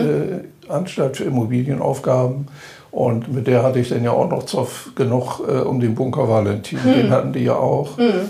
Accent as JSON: {"language": "German", "region": "Bremen", "country": "Germany", "tie": "born or raised there", "also_born_or_lived": "Delmenhorst", "said": "ich bin zwar in Delmenhorst geboren, aber mit einem Lebensjahr dann schon nach Bremen-Middelsbüren gezogen, bis uns da Klöckner vertrieben hat. Mhm. Und dann bin ich im Rand, niedersächsischen Rand, in Plattchen-Werbe gelandet, bin aber dann in Lesum zur Mittelschule gegangen"}